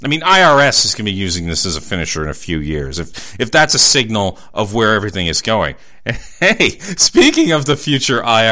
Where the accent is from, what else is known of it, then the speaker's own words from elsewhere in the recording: Massachusetts, United States; accent: Boston; I try to take steps here to conceal my Boston accent at least a little bit.